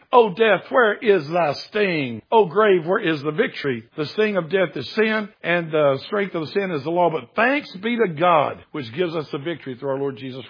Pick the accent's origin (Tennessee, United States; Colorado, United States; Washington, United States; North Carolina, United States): Tennessee, United States; I'm from Tennessee. That's fine to say that.